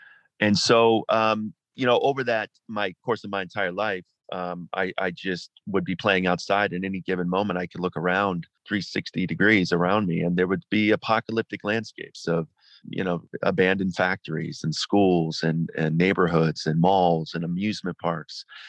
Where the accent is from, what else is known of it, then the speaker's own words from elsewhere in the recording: Cleveland, Ohio, United States; Well, I grew up in Cleveland, Ohio, Rust Belt section of America, for those who are not aware.